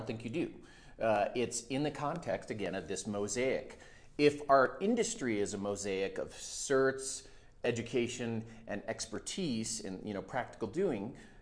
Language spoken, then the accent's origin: English; Colorado Springs, Colorado, United States; especially here in Colorado Springs, as we've had our low points in in 07, 08, and you know, this is my hometown. Very proud of my city, proud of my state.